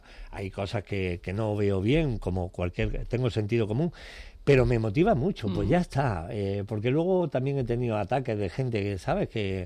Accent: Andalusia, Spain; vienen las elecciones en mi tierra, en Andalucía.

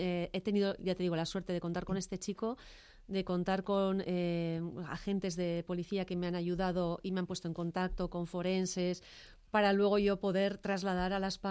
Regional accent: Ormaiztegi, Basque Country, Spain; he tenido la gran suerte de contar con un chico que además es de mi pueblo, de Ormaiztegui

